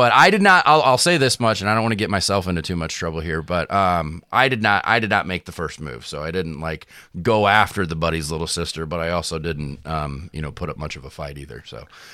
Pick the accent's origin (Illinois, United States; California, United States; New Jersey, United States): Illinois, United States; Highland; We both grew up in Highland, Illinois.